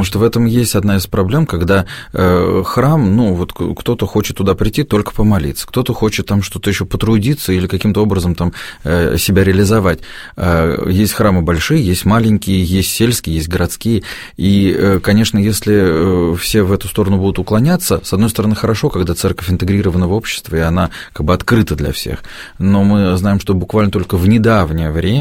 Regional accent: Moscow, Russia; Я говорю, простите, я из Москвы, как я приду к вам завтра?

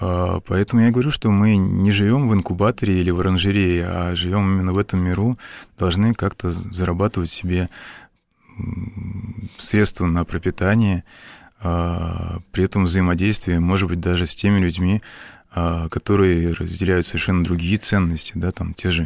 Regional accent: Moscow, Russia; я вернулся в мой родной город, в Москву, где я пошел в школу

